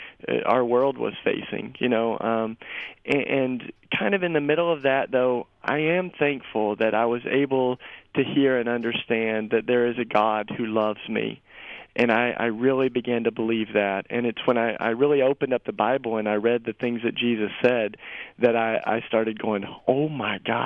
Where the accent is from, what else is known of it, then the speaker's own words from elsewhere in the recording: Tennessee, United States; I was raised in the Bible Belt in East Tennessee, you know, in the southern part of the U.S., where it's just like everything is Christian